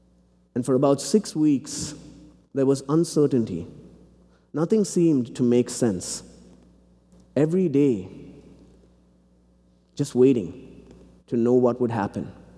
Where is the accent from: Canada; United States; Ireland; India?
India; South India; I grew up in India, and computer lab was on Tuesday afternoons. If you know anything about South India, it's 120 degrees in the summer, and at least 100 degrees the rest of the year.